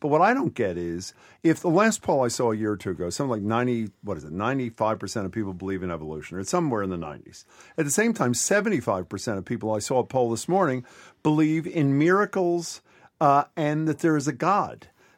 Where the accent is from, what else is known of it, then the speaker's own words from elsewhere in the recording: Pennsylvania, United States; In places like my home state of Pennsylvania